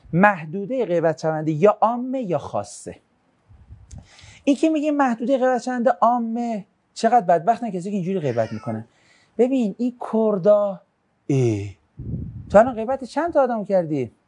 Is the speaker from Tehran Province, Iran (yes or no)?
yes; Tehran, Tehran Province, Iran; مثلا ما چی؟ ما تهرانیم.